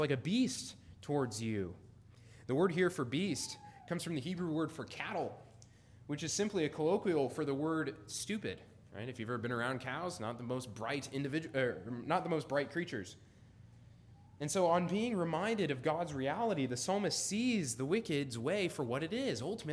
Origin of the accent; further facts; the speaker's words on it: Boise, Idaho, United States; now in San Diego, United States; or from my hometown of Boise, Idaho, that I'm moving to San Diego